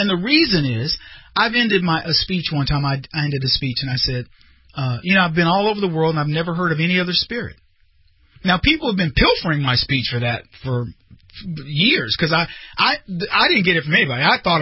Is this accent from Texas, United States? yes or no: yes; Dallas, Texas, United States; But anyway, I would get asked, where are you from? And it was, once they found out, it was, oh, wow, what part? Dallas.